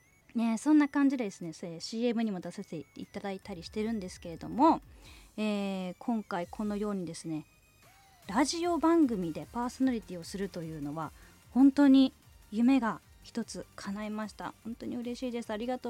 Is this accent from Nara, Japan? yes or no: no; Sunagawa, Hokkaido, Japan; now in Sapporo, Japan; 出身は砂川市です。現在は札幌に住んでね、ライブ活動などをしてますけれども